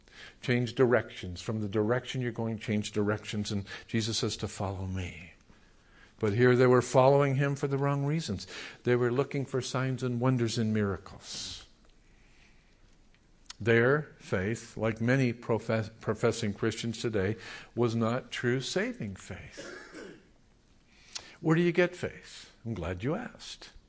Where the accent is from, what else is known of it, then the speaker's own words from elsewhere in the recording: La Puente, California, United States; But I grew up in La Puente.